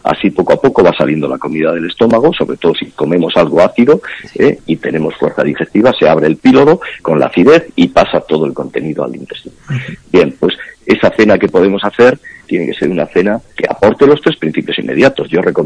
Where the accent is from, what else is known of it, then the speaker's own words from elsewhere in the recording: Galicia, Spain; comen las vacas en Galicia, que es mi tierra